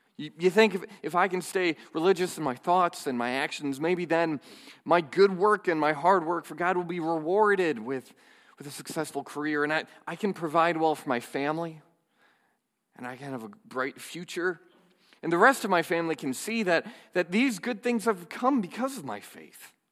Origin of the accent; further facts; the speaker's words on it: Milwaukee, Wisconsin, United States; I'm from the Milwaukee area.